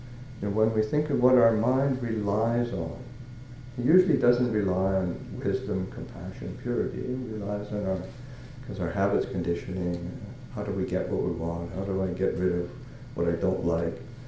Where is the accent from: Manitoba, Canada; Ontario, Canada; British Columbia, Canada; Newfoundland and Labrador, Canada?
Manitoba, Canada; I grew up in Nepal, Manitoba. So it's a long way away.